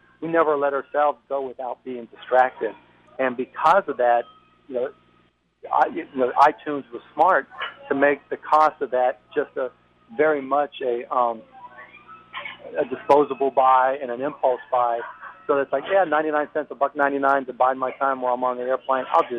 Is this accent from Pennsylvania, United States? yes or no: yes; Pittsburgh, Pennsylvania, United States; The Steelers, baby. I grew up in Pittsburgh.